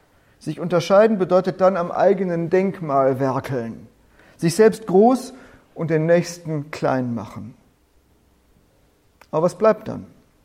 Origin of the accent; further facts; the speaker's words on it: Bielefeld, North Rhine-Westphalia, Germany; In meiner Heimat, in Bethel